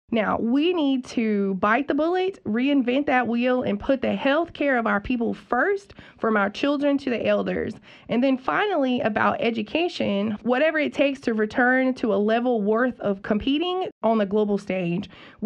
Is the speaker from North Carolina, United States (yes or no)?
yes; Mebane, North Carolina, United States; I'm a citizen of the Okanichi Band of the Saboni Nation. I am from Mebin, and you're welcome here.